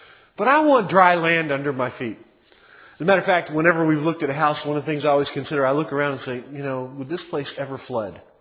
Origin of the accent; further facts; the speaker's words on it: Maryland, United States; I grew up in Maryland, and, you know, so we went to the ocean several times a year, and I miss the ocean.